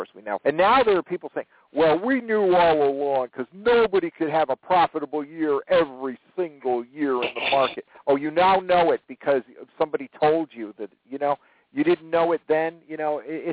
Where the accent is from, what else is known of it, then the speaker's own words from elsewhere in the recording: New England, United States; and I'm from New England, and I remember there was a big controversy during her election